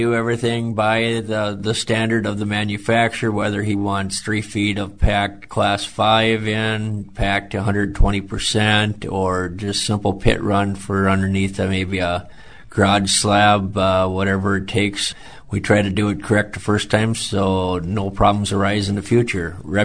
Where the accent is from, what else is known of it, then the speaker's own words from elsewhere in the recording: Morristown, Minnesota, United States; I'm especially fond of the old Cannon River Speedway days because that's where I grew up in Morristown, and I think I missed one race my whole life.